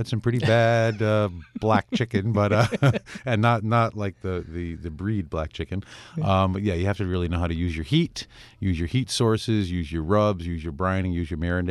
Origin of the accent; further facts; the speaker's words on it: Connecticut, United States; also born or lived in New York / Boston; You know, I'm from Connecticut, kind of grew up in New York and Boston and upstate here.